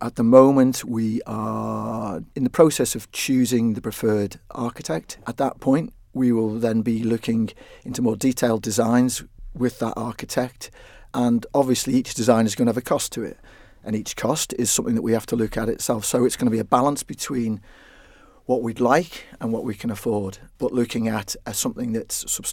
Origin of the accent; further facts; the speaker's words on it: Port St Mary, Isle of Man; I'm from the south of the island, and I was born and brought up in Port St Mary. I lived in Port Erin for many years now.